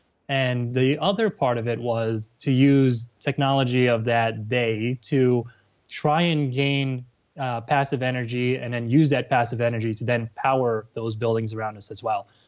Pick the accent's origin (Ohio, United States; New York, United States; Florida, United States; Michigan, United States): New York, United States; New York City; I was born and raised in New York City, went to a high school that was down in Wall Street.